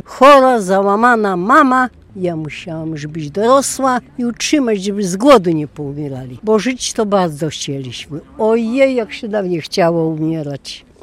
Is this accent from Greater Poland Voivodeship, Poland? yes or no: no; Augustów, Podlaskie Voivodeship, Poland; moved away; Ja z Augustowa.